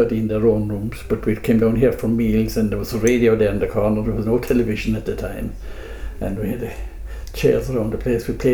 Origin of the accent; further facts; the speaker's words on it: Bantry, Munster, Ireland; I was originally from Bantry, and the home place was sold, so this was my home.